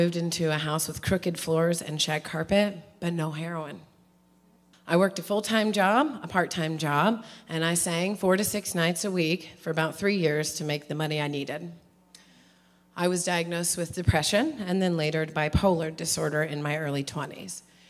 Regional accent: Illinois, United States; I was born in Danville and grew up in Vermilion County.

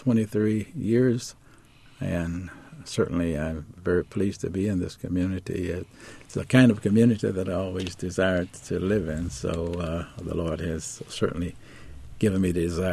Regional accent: Brooklyn, Illinois, United States; I grew up in a small town that many of you will have heard of, Brooklyn, Illinois, downstate Illinois, which is tucked on the east side of the Mississippi River across from St. Louis, Missouri.

